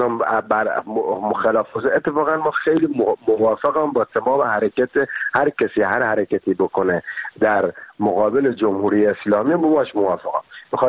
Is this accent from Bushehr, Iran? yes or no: yes; Bushehr, Iran; moved away as an adult; now in Paris, France; ولی بچه بوشهرم و بعدش هم الان 17 سال پاریس زندگی می‌کنم